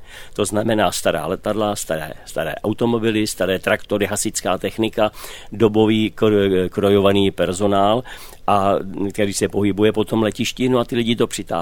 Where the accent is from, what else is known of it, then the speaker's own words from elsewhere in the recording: Mladá Boleslav, Central Bohemian Region, Czechia; u nás v Mladé Boleslavi je to postavený jenom na historických letadlech.